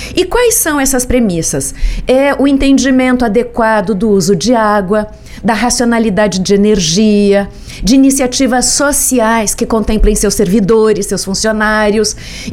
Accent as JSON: {"language": "Portuguese", "region": "South Region", "country": "Brazil", "said": "como brasileiros que somos e como sulistas que somos desse país"}